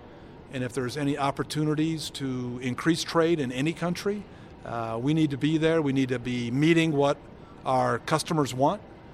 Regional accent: Illinois, United States; since I'm from Illinois, we'll talk about what I know.

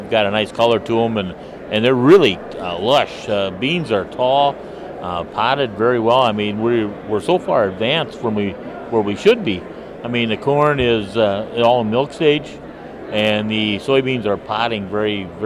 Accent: Lake Benton, Minnesota, United States; from Lincoln County, a little town called Lake Benton, and I farm with my son

